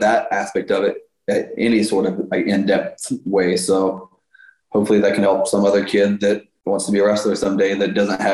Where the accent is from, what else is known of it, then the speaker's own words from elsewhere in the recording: Toronto, Ontario, Canada; My hometown? Come on. You're going to my hometown?